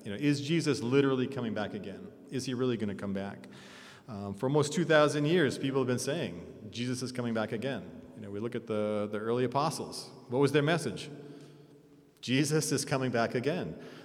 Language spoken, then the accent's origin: English; Lancaster, Massachusetts, United States; I grew up in Lancaster, which is, people could say it's an Adventist ghetto maybe